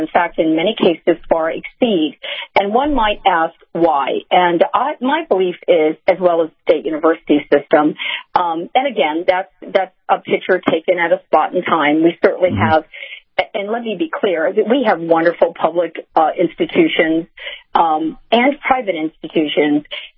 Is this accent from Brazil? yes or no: no; Florida, United States; the state of Florida, and I, of course, that's my home state